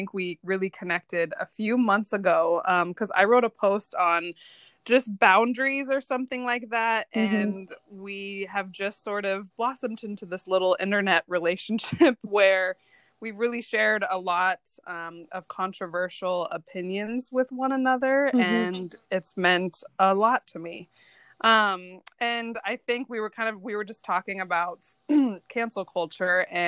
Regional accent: Midwest, United States; It was the same for me growing up in the Midwest.

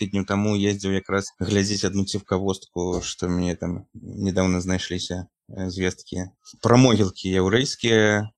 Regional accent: Maladzyechna, Minsk Region, Belarus; now in Zaslawye, Belarus; Ну, я просто зараз жыву ў Заслаўі, мы пасля вяселля з жонкай мы перабраліся ў Заслаўе, бо я на Радашкоўіча, я з Маладзечня, мы такую сярэднюю кропку выбралі.

